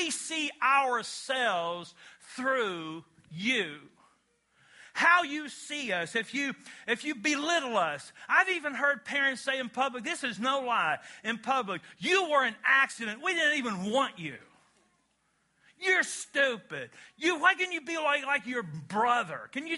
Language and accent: English; Kentucky, United States; We're from Kentucky, where he didn't believe in kindergarten and preschool.